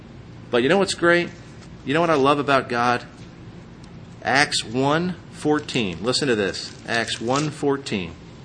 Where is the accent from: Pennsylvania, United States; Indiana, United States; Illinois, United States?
Pennsylvania, United States; I grew up in Pennsylvania and people would come to visit from everywhere and around the country and they'd go, boy, these beautiful cornfields, the rolling hills, the Blue Ridge Mountains.